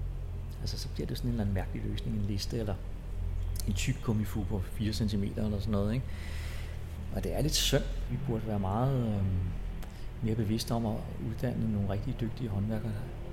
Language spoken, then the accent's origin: Danish; Frederiksberg, Capital Region of Denmark, Denmark; Jeg er født og opvokset inde på Frederiksberg.